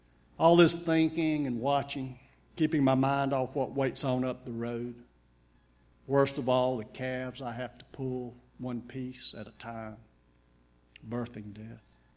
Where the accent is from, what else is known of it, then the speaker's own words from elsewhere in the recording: North Carolina, United States; When I was growing up in Western North Carolina, my uncle was a farmer and had a farm near Boone